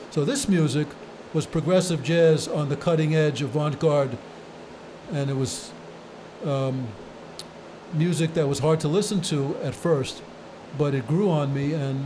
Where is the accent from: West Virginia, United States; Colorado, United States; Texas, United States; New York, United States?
New York, United States; Bath Beach; also born or lived in Connecticut; And I'm not from Connecticut, even though I was there 28 years. I'm from Bath Beach, Bay 13th.